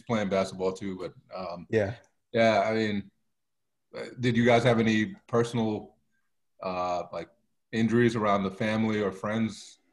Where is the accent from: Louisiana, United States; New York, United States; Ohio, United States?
New York, United States; also born or lived in West Coast, United States; So my family is originally from Jamaica. I grew up in New York, Queens, and then Long Island until let's say elementary school. We moved out to the West Coast, went to high school out there